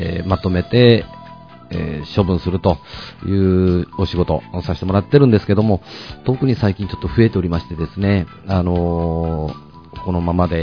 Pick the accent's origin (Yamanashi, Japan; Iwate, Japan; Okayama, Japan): Okayama, Japan; 私は岡山県出身、岡山出身なんですけど、